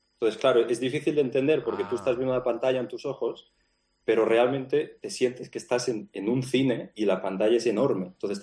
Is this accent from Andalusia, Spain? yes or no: no; Barcelona, Catalonia, Spain; now in London, United Kingdom; Sí, sí, de Barcelona.